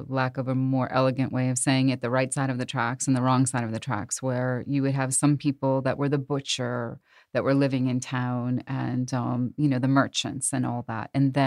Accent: New England, United States; I'm from New England. Yes.

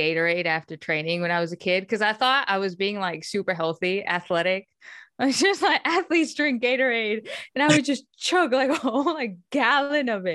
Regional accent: United States; No, but I grew up in America, so I know what you're talking about.

